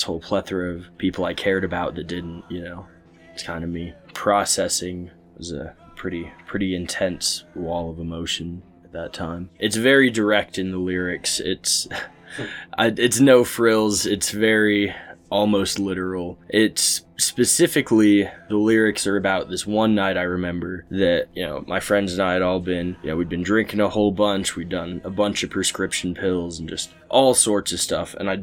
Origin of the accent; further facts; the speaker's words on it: Logan, Utah, United States; also born or lived in Rexburg, Idaho; Yeah, so I grew up in Logan, and then my dad went up to Rexburg to visit my aunt, and he was like, this place is awesome. So he moved us there, and so I was stuck there for like 11 years